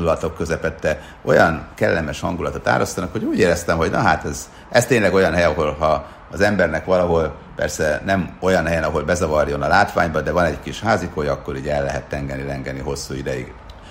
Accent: Sopron, Győr-Moson-Sopron, Hungary; én Sopronban nőttem fel, és minden reggel, amikor felébredtem a szobámból, a Schneeberget láttam, egy 4. emeleti panel tetejéről pont el lehetett látni a 60 kilométerrel lévő hóhegyig, Ausztriáig.

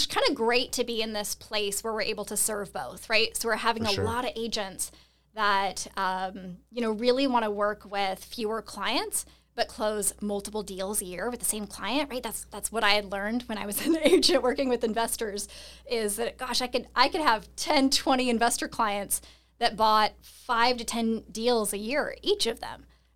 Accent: Seattle, Washington, United States; I'm originally from Seattle.

